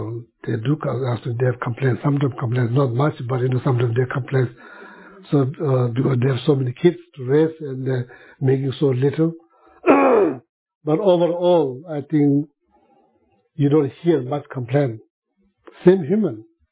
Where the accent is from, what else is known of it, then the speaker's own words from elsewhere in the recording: Sikkim, India; In my hometown, in the Sikkim, remote country, remote side of Sikkim, people have almost nothing. My parents, both of them cannot read, cannot write at all.